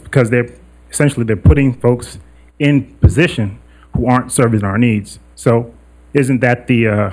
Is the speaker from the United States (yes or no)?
yes; Queens, New York, United States; I'm from Queens.